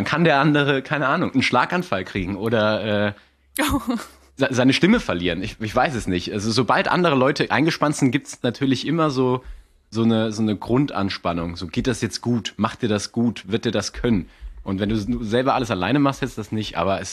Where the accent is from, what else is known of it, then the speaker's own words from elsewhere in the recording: Saarland, Germany; P und B auch, kann man sich drauf, kann man, wenn man sich konzentriert, läuft das, aber wenn man mal so labert, tauschen wir Saarländer ja P und B auch